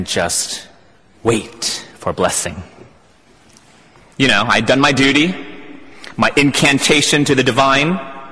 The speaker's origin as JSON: {"language": "English", "town": "Philadelphia", "region": "Pennsylvania", "country": "United States", "tie": "born or raised there", "said": "As a kid growing up in Philadelphia"}